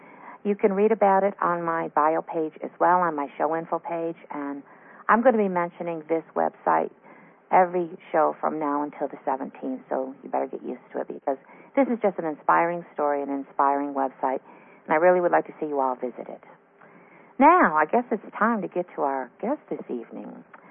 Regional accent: New York, United States; I'm from New York, Pam, and blizzard is not a good thing, okay?

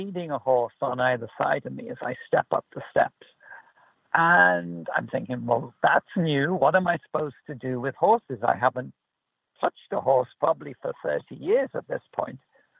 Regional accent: Liverpool, North West England, United Kingdom; moved away; Yes, I am from Liverpool originally. I've lived here now 30 plus years. And yeah, I was doing corporate stuff in England. I'm also a farmer's son, so I grew up around animals

